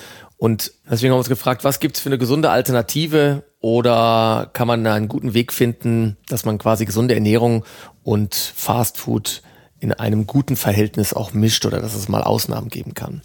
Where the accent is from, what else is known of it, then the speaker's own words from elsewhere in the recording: North Rhine-Westphalia, Germany; Meine Heimat ist das Ruhrgebiet und dort ist er quasi eine der Standard-Leibspeisen der Bewohner des Ruhrgebiets, die Currywurst.